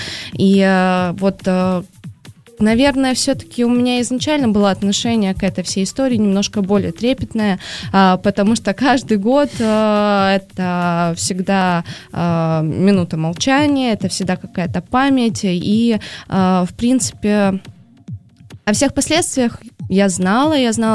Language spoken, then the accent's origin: Russian; Ukraine; Ну, в принципе, я сама с Украины